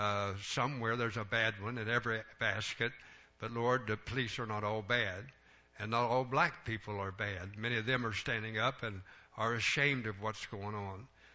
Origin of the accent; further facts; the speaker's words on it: United States; Father God, we thank you for being American.